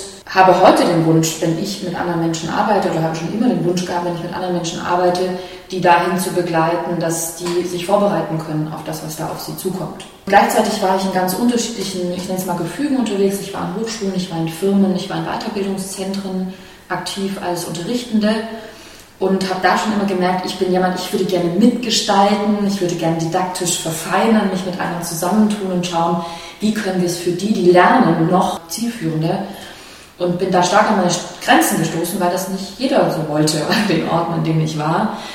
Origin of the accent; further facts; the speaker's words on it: Stuttgart, Baden-Württemberg, Germany; ich komme aus Stuttgart. Das heißt, ich bin eine gebürtige Schwäbin, habe auch tatsächlich dort dann studiert an der Musikhochschule